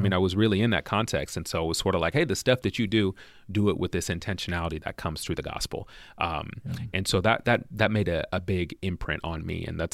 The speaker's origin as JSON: {"language": "English", "town": "Lowell", "region": "Massachusetts", "country": "United States", "tie": "born or raised there", "also_born_or_lived": "Washington", "said": "I grew up splitting time between North Boston, Lowell, Massachusetts, and a North Seattle suburb"}